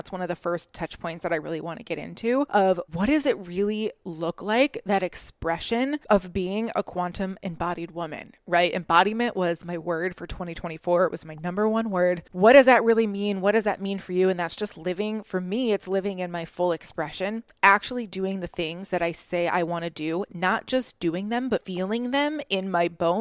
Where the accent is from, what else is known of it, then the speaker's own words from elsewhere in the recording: Midwest, United States; I'm from the Midwest. I'm in Michigan and it's winter time.